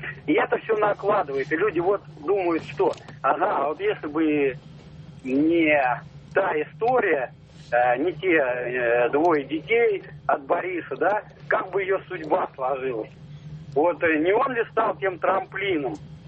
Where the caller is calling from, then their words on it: Moscow, Russia; я из Москвы.